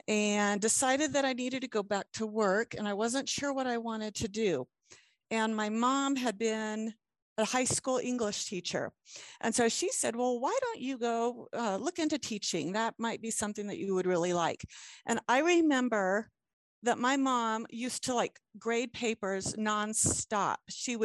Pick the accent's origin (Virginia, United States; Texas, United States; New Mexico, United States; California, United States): Virginia, United States; So originally I grew up in Southeastern Virginia, like in the Hampton Roads area.